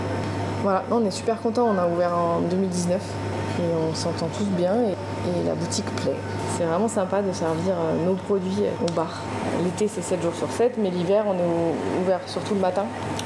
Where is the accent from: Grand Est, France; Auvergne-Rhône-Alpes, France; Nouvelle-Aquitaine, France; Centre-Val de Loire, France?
Auvergne-Rhône-Alpes, France; Chambéry; Je suis savoyarde, je suis née à Chambéry. Et on est arrivé là en 2011.